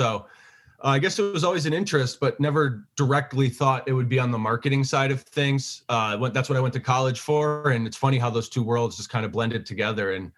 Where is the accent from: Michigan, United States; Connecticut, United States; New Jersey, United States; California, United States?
Connecticut, United States; Burlington; moved away as an adult; now in Vermont, United States; Born and raised in Burlington, Connecticut, small little town, 20 minutes west of Hartford. And then, you know, after growing up, I ironically moved up to Burlington, Vermont. So I've been living in Vermont now for about 15 years.